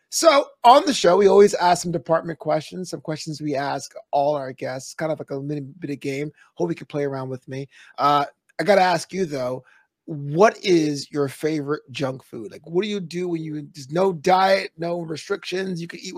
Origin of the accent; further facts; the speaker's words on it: New York, United States; I was from New York.